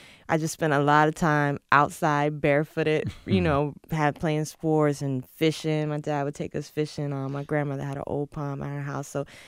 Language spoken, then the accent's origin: English; Snow Hill, North Carolina, United States; 25 miles from Greenville, about an hour and some from Raleigh.